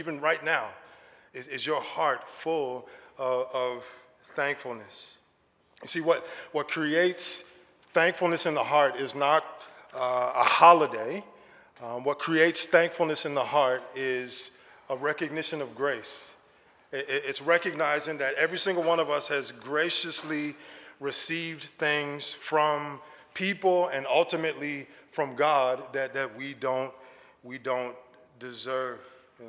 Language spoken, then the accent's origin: English; United States; now in Canada; I've been here in Canada for 14 years, but I'm an American, don't hold it against me.